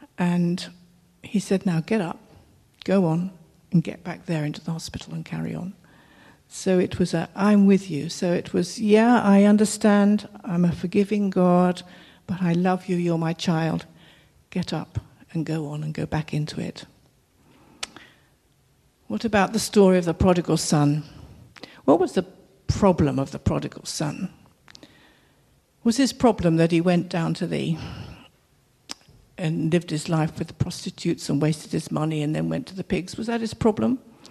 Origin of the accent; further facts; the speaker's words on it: South East England, United Kingdom; And actually, I grew up quite near Hastings